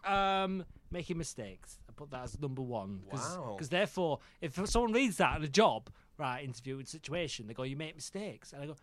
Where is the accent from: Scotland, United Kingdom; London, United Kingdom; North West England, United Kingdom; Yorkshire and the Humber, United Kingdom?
London, United Kingdom; Croydon; I mean, I'm from Croydon, but I've got this accent.